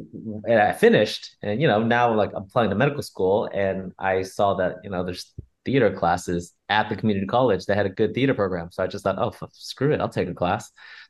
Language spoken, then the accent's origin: English; San Jose, California, United States; My parents owned restaurants up in the Bay Area. So I grew up in San Jose.